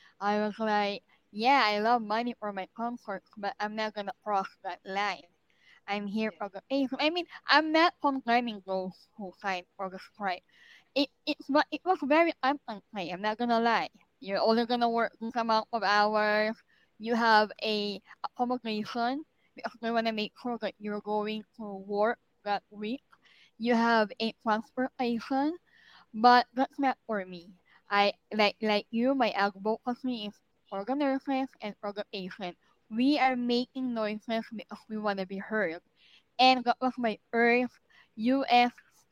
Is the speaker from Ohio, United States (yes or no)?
no; New York, United States; As we all know, I'm from New York, so it was January 2023.